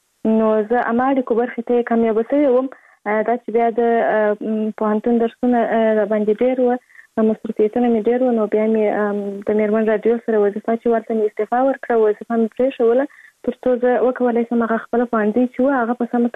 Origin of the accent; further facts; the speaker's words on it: Kandahar, Afghanistan; زه په کندهار ولایت کې زیږیدلی یم او اوس فعلا په کندهار ولایت کې اوسېږم.